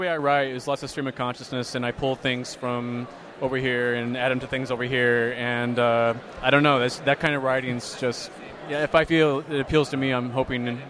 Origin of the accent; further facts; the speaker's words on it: Midwest, United States; That's more based on the narrow-minded type folk that I grew up in the Midwest.